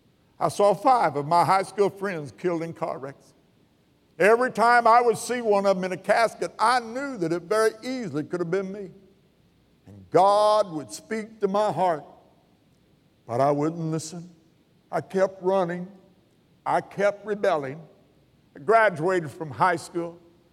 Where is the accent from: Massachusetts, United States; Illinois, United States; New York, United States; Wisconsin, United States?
Illinois, United States; McLeansboro; walking down the street, my hometown, McLeansboro, Illinois.